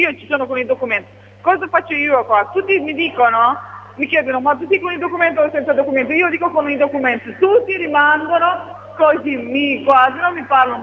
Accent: Romania; Italian is a second language; now in Italy; Da Romania.

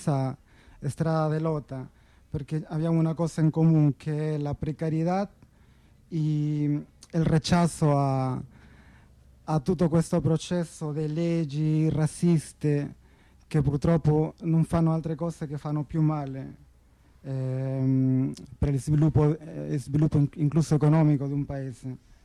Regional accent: Peru; Italian is a second language; innanzitutto parlo anche come un lavoratore emigrante, sono del Perù

